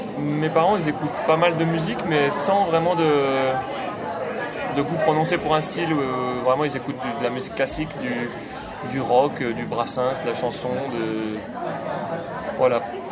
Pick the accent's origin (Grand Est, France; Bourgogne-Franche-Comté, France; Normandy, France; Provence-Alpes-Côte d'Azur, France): Bourgogne-Franche-Comté, France; Besançon; j'ai commencé l'harmonica quand j'étais petit, dans ma ville natale de Besançon.